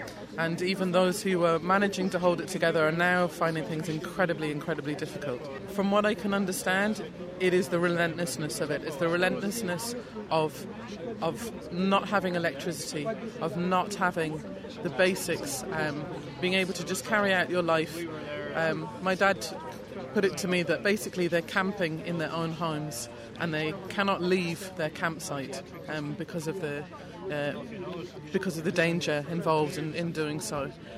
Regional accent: London, United Kingdom; now in Ireland; I'm originally from London, where I was born, and my father is from Aleppo, and I've been living in Ireland for the last 15 years.

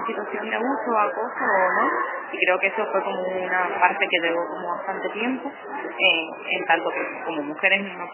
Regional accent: San Luis, Argentina; soy de San Luis

